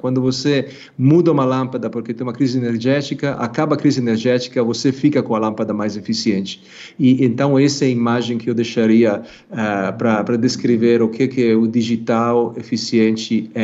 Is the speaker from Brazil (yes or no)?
no; Italy; Portuguese is a second language; Eu sou italiano.